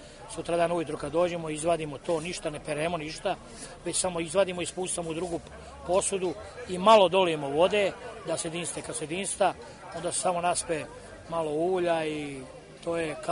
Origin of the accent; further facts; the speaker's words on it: Serbia; a ja sam jedini bio iz Srbije.